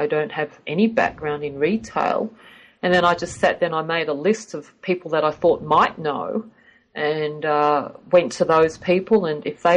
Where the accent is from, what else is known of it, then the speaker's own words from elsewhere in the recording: Australia; born there; I'm actually I have Chinese heritage. However, I was born in Australia. So, you know, I'm more like a banana.